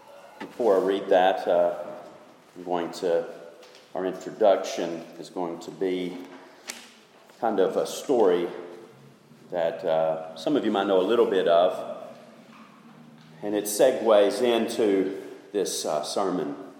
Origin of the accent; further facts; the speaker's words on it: Alabama, United States; I grew up in Alabama, grew up Southern Baptist, and it's where I heard the gospel for the first time with my grandmother.